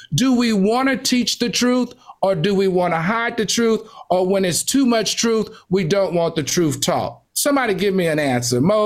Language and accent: English; the South, United States; I grew up in the South.